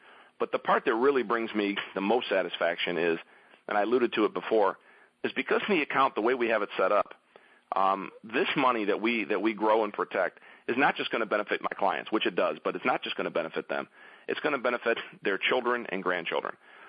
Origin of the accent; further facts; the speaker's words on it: Detroit, Michigan, United States; you know, I'm from Detroit, and the big news now in Detroit, of course, is the bankruptcy.